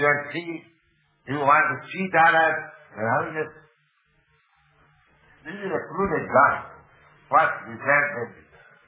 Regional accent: India; English is a second language; We are Indian nation independent.

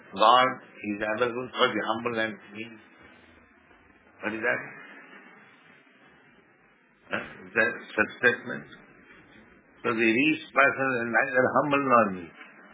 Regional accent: India; now in United States

